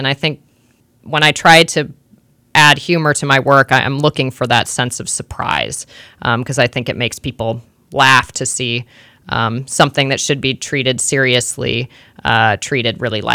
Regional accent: Spokane, Washington, United States; Not me. I grew up in Spokane. There are rapists and serial killers and pedophiles on most street corners in Spokane.

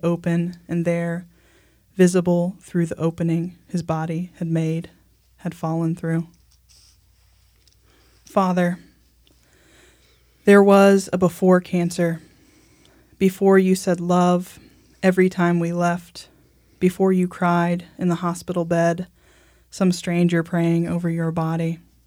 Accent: Indiana, United States; Because I'm from Indiana, so.

